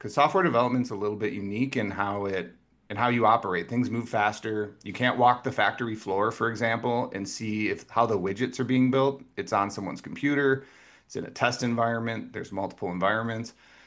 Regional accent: Minnesota, United States; I grew up in Minnesota, and I actually grew up on a river in Minnesota that was a smallmouth bass river.

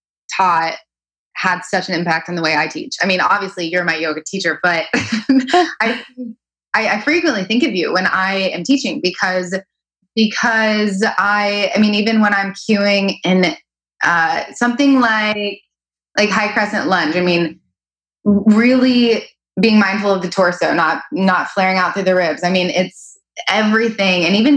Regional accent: Arkansas, United States; I grew up in Arkansas. I have moved all over.

